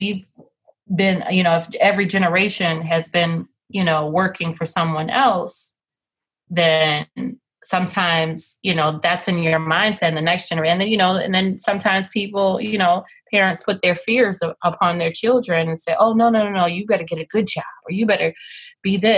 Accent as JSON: {"language": "English", "town": "Chicago", "region": "Illinois", "country": "United States", "tie": "born or raised there", "said": "I grew up in Chicago. My dad's side of the family is from New Orleans, so I spent my summers here."}